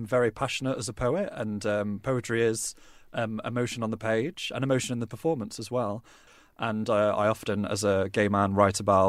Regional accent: Manchester, North West England, United Kingdom; now in Cambridge, United Kingdom; I think Cambridge is a very inspiring place. I've been here for 7 years. I'm originally from Manchester.

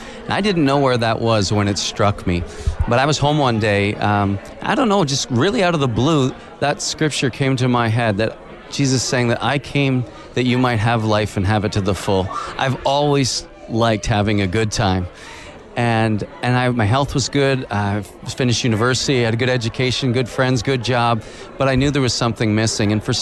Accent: Halifax, Nova Scotia, Canada; I'm from Halifax, Nova Scotia, in Canada.

